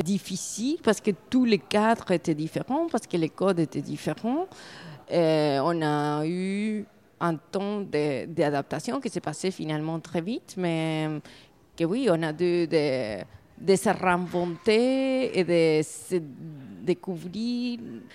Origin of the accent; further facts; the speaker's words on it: Argentina; French is a second language; now in Belgium; Quand je viens d'Argentine, quand j'habite en Belgique